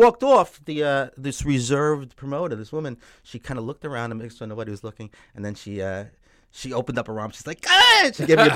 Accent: New York, United States; They didn't know how I would go over because I'm this guy from New York. And again, I didn't announce I was a Jew

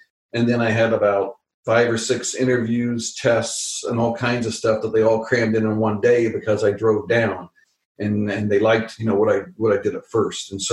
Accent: Kansas, United States; moved away as an adult; No, so I grew up in Kansas, and I wanted to get out of Kansas. I was tired of Kansas, tired of the cold weather, tired of the extremes.

